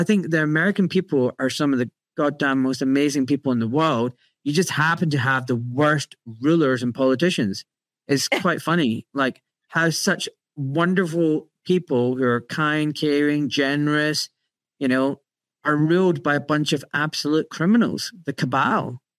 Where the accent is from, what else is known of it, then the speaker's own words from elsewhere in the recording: Glasgow, Scotland, United Kingdom; I grew up in Glasgow, a working class, blue collar town in Scotland, you know, known for its shipyards.